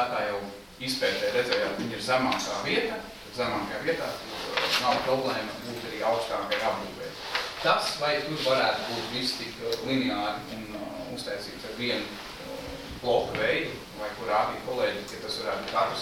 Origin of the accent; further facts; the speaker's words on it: Tukums, Tukums Municipality, Latvia; Es esmu pats tukumnieks, dzimis Tukumā. Es dzimītā un pavadīju šeit vēlāko dzīves daļu.